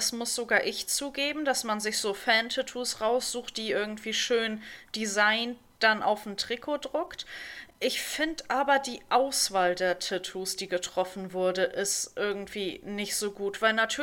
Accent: Hamburg, Germany; für mich als Hamburger

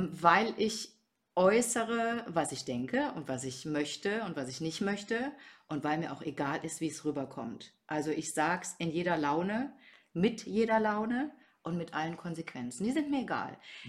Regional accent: North Rhine-Westphalia, Germany; Ich komme aus dem Ruhrgebiet, da hat man das, man hat einfach alles geäußert, was man dachte.

